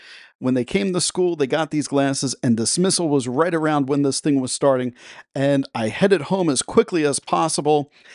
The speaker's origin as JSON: {"language": "English", "region": "Delaware", "country": "United States", "tie": "born or raised there", "said": "which was about 88% coverage here in my home state of Delaware."}